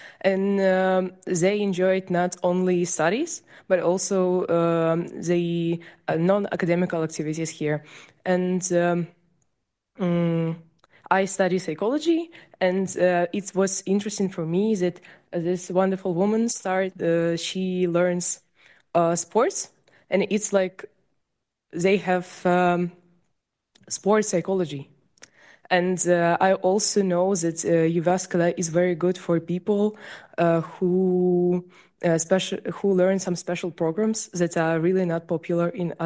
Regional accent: Ukraine; English is a second language; We have spoken with my colleague also from Ukraine. I'm from Ukraine

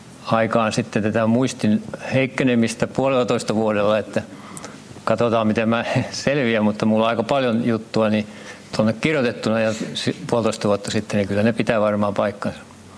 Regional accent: Jokioinen, Tavastia Proper, Finland; niin maaseutupitäjästä Jokioisilta siellä kasvoin ja sen aikainen 60-luku erityisesti ja sitten 70-luvun alku

